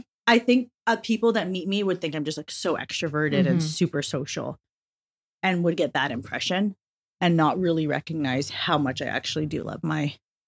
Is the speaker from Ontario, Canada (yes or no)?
no; British Columbia, Canada; also born or lived in Egypt; I immigrated to Canada when I was only 2 months old, and I grew up just outside of Vancouver with my parents